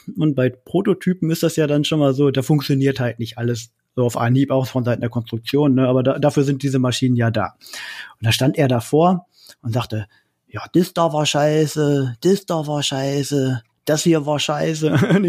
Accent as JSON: {"language": "German", "region": "North Rhine-Westphalia", "country": "Germany", "accent": "Westphalian", "said": "Ich bin Westfale."}